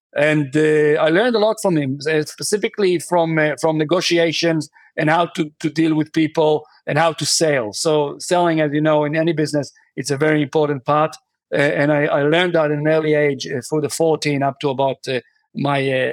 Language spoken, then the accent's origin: English; Israel; English is a second language; moved away; also born or lived in New Zealand; So you guys know that I was born and raised in Israel, an American citizen as well, but I was actually spending the last 25 years in New Zealand